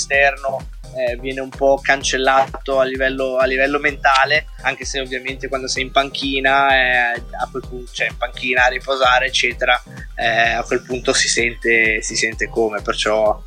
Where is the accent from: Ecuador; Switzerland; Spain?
Switzerland; Ticino; È ovvio che come ticinese c'è quell'emozione in più